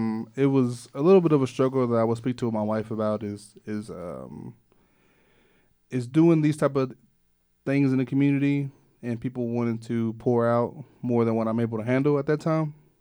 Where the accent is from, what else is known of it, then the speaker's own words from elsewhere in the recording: Waco, Texas, United States; especially in my lifetime of growing up in a very tight-knit community like South Waco.